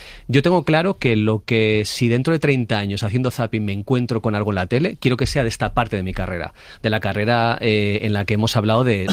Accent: Basque Country, Spain; ni siquiera ha participado como buen vasco con plantillas, piso hacia adentro

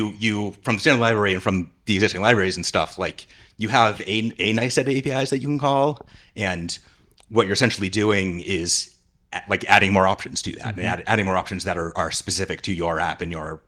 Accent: Boston, Massachusetts, United States; I'm from Boston. Okay. So a couple hours by train.

